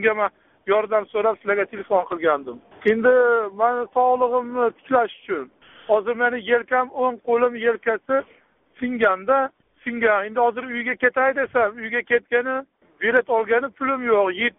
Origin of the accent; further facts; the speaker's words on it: Namangan, Namangan Region, Uzbekistan; now in Saint Petersburg, Russia; Men o'zim aslida Namangandanman. Namanganning o'zidan, sentridan. Men bu yerga Leningradga kelib berdim.